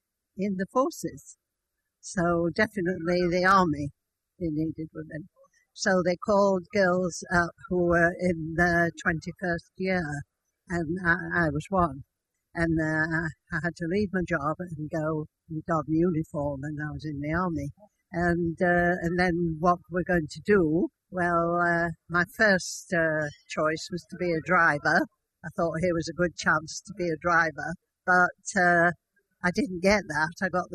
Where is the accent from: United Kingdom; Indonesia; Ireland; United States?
United Kingdom; England; Well, in Britain, in England, because I'm from England